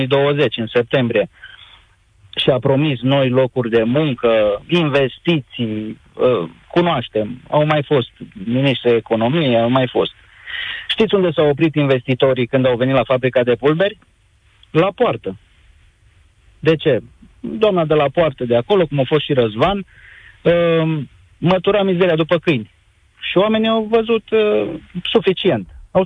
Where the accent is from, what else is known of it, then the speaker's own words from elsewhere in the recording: Făgăraș, Brașov County, Romania; sunt de la Făgăraș.